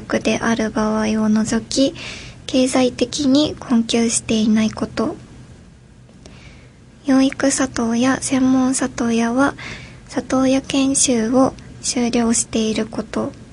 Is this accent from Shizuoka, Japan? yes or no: yes; Shimada, Shizuoka, Japan; 私は島田市出身です。